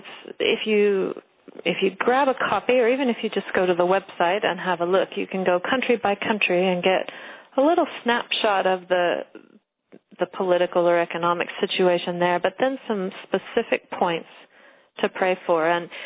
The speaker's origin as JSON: {"language": "English", "country": "United States", "said": "and maybe as an American I can say this gingerly"}